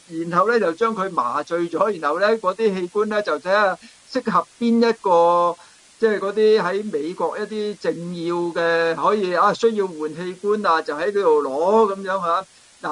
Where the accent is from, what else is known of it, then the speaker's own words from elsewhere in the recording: Hong Kong; 我以前咧細個喺香港咧